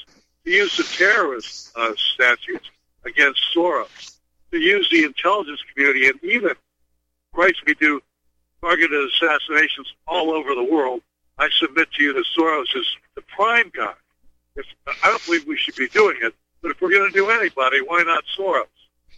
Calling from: Los Angeles, California, United States; I'm calling you from Los Angeles

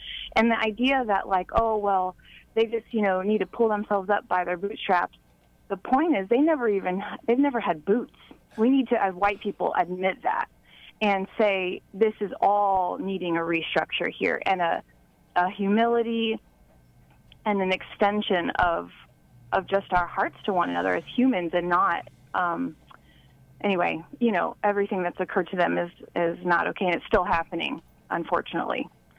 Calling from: Kansas City, Missouri, United States; I'm from South Kansas City.

